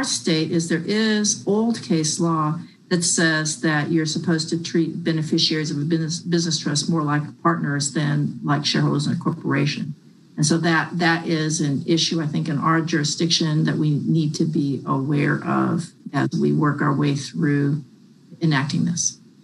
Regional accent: Texas, United States; And I smile as a Texan because much of the drilling that was done in this state in the early days of wildcatting was done through these business trusts.

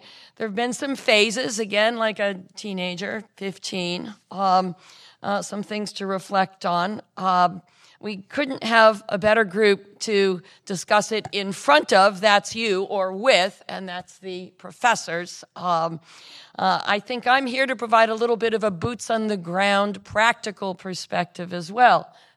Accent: Houston, Texas, United States; born there; moved away; While a native Texan, I was born in Houston, Herman Hospital, didn't stay very long, and most of my professional life has been elsewhere

